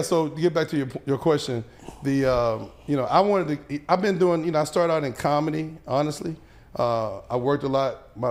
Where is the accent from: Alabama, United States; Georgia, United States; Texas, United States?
Alabama, United States; Mobile; You know, I'm originally from Mobile.